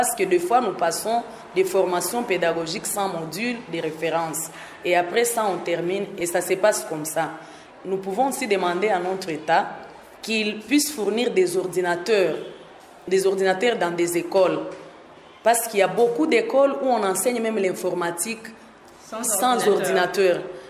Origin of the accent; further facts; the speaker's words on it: DR Congo; Parce qu'ici, chez nous, en RDC, les mêmes programmes que les colonisateurs avaient laissé depuis les années 1960